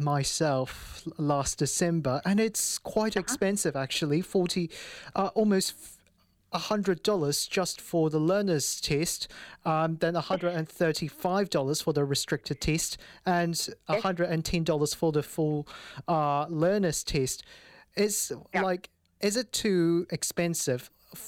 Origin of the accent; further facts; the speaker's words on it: Hong Kong; now in New Zealand; I didn't go to school in New Zealand because I grew up in Hong Kong, but I didn't get my license there.